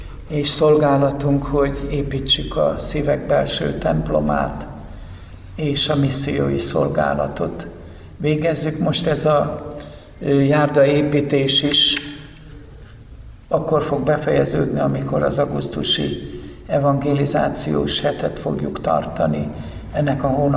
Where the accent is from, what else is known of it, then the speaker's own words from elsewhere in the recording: Mátészalka, Szabolcs-Szatmár-Bereg, Hungary; Hát tulajdonképpen Máté Szalkán ringott a bölcsőm. Ott születtem, Szatmár megyei Máté Szalkán. Ott jártam középiskolába is, általános iskolába, és ott jutottam hitre